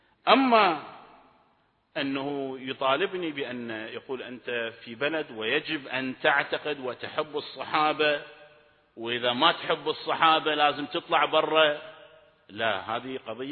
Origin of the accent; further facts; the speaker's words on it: Kuwait; الدستور الموجود هو اللي يحدد أن أنا كويتي، على أساس صرت كويتي